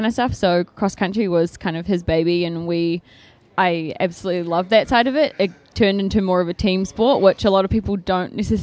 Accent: Napier, Hawke's Bay, New Zealand; moved away as an adult; I grew up in Napier. I started running back when I was like 13, just did a whole lot of high school stuff and kind of kept going with it after I started to have a little bit of success. And I went off to the States in 2010.

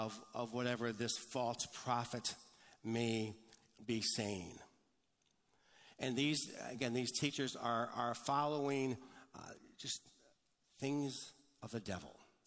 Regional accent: Detroit, Michigan, United States; I grew up in, as you know, I grew up in Detroit. I worked for Ford Motor Company.

